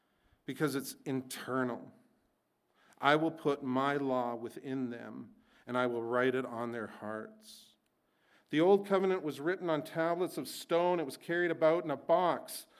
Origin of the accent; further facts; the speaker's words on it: Salmon Arm, British Columbia, Canada; My wife's from Maple Ridge. I'm from Salmon Arm, BC.